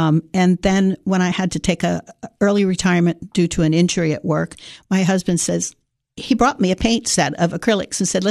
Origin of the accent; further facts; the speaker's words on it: Sarasota, Florida, United States; I grew up in Florida, in Sarasota, where John Ringling Museum and School of Art is.